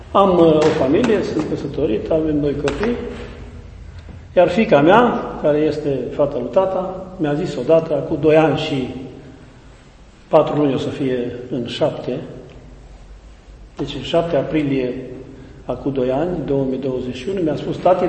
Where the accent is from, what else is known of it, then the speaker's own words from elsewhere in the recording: Goreni, Romania; sunt de aici din Goreni, la 7 km și 800 de metri de aici, am cronometrat ca să știu exact. Sunt de profesie inginer agronom, zootehnist, absolvent de Institutul Agronomic din Cluj, 96.